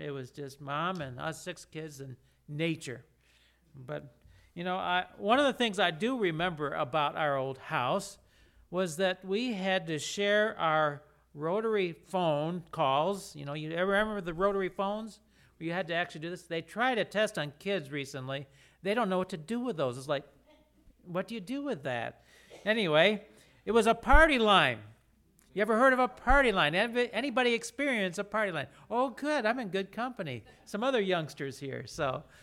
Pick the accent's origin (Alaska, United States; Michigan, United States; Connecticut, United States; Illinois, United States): Michigan, United States; I grew up in Michigan, not too far from here.